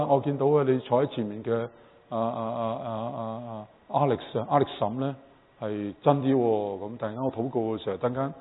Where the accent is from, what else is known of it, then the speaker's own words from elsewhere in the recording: China; 但系譬如我哋中国人嗰个嘅文化背景咧